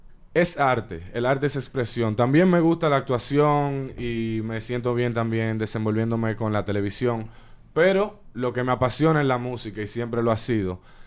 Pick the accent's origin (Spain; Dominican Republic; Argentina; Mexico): Dominican Republic; moved away; also born or lived in New York, United States; Pues solamente tengo 7 meses en este país. Nací en Estados Unidos, en Nueva York. Mis primeros 3 años viví allá. Luego me fui a República Dominicana y allá viví mi vida completa.